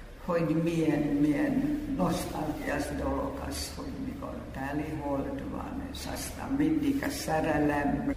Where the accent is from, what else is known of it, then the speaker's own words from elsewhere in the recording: Finland; Hungarian is a second language; Én mindig mondtam, hogy elnézést, én finn vagyok